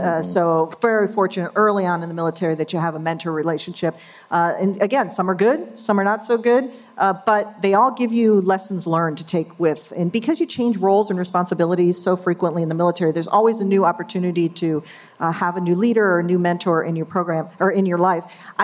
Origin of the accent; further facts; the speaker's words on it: New York, United States; I'm from New York, so kind of a New York-y way of doing things.